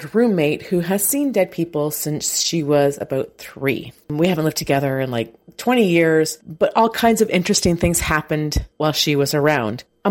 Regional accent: Toronto, Ontario, Canada; I'm from Toronto, Ontario.

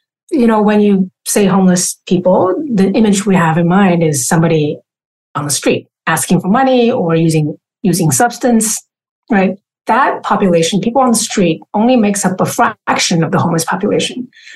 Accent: China; English is a second language; So I, like you, grew up in poverty as well. I grew up in China, which, you know, in the 80s, so it was poor.

